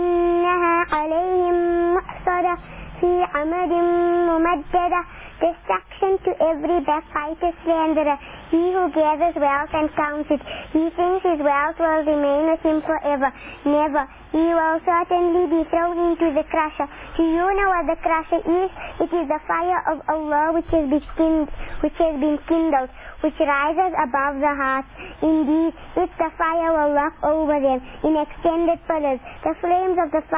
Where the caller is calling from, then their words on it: Johannesburg, Gauteng, South Africa; I'm calling from Joburg.